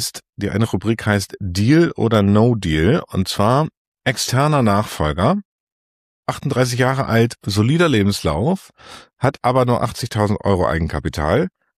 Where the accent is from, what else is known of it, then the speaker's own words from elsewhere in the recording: Hamburg, Germany; Als Hamburger muss ich diese Frage stellen